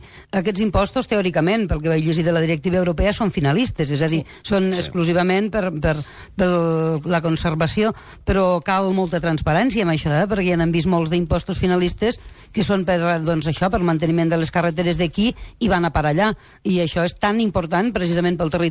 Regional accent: Mollerussa, Catalonia, Spain; per la línia de Manresa, que és la que passa per Mollerussa, al meu poble

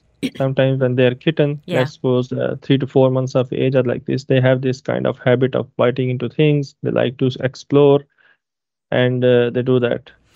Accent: Pakistan; I am from Pakistan.

